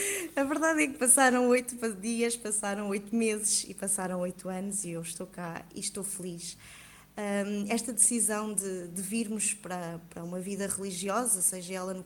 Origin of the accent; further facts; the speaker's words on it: Santarém, Portugal; now in Coimbra, Portugal; na minha cidade, que sei que sou de Santarém